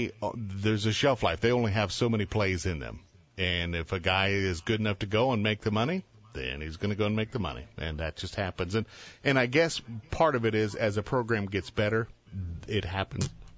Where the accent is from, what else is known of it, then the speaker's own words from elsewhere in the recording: South Carolina, United States; I get it growing up in South Carolina.